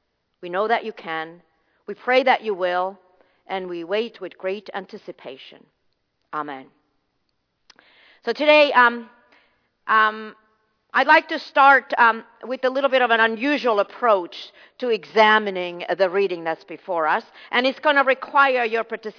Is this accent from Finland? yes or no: yes; Finland; now in New York, United States; I was born and raised in Finland, so my chances of being anything but Lutheran were slim or none. So I'm a Lutheran, born and raised, and when I, as an adult, came to New York